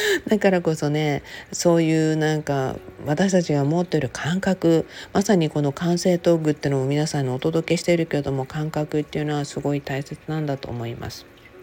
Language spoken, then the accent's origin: Japanese; Okinawa, Japan; now in Los Angeles, United States; 私は沖縄出身なので